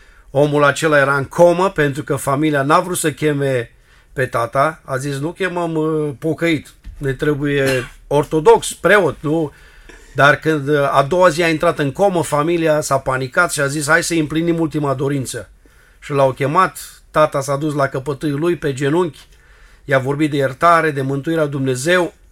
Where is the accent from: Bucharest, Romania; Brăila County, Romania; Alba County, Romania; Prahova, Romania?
Prahova, Romania; Ploiești; born there; Eu am fost născut în Ploiești, cum s-a menționat, sunt din familie de evrei creștini